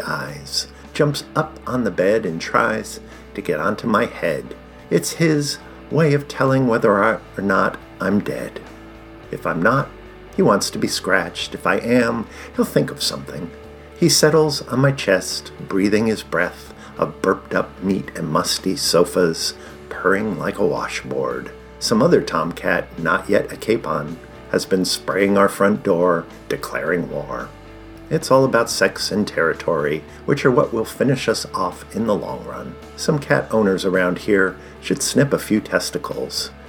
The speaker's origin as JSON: {"language": "English", "region": "East Coast", "country": "United States", "tie": "born or raised there", "lives_now": "Santa Barbara, United States", "said": "Growing up on the East Coast, winter meant something, and the residual cold in my bones can still linger, despite Santa Barbara's ridiculously wonderful warm stretch of late."}